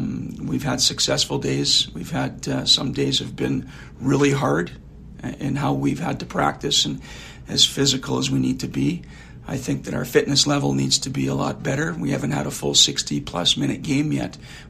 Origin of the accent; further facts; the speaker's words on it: Flin Flon, Manitoba, Canada; also born or lived in Saskatoon; As a young kid, I'm from Flint Flon, Manitoba, and then into Saskatoon, Saskatchewan.